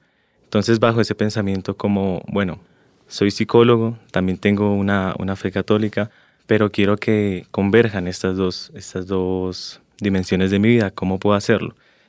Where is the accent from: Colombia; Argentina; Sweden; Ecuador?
Colombia; Bogotá; also born or lived in Rionegro, Antioquia; Colombiano totalmente, porque mi papá es de San Pelayo, Córdoba, mi mamá es del Charco, Nariño, y yo me crié entre aquí, en Bogotá, y en Río Negro, Antioquia. Entonces yo me siento pues por esa parte muy multicultural.